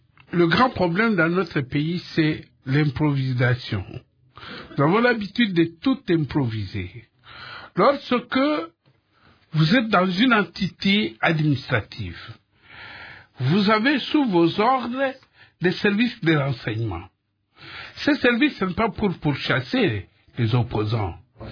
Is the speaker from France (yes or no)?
no; Idiofa, Kwilu, DR Congo; also born or lived in Kalemie / Uvira; Moi, je suis d'Idiofa, mais j'ai vécu à Kalemie et à Ouvira, donc je connais à peu près le coin.